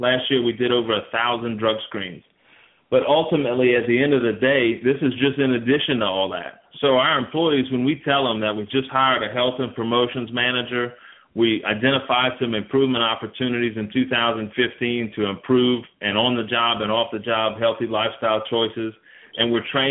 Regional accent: Houma, Louisiana, United States; I was born and raised here in Houma, Louisiana, and I love to eat.

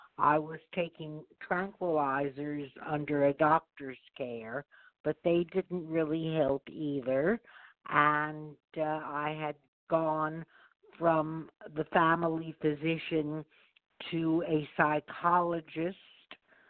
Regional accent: New York, United States; I grew up in the suburbs of New York, and life was not that great for me.

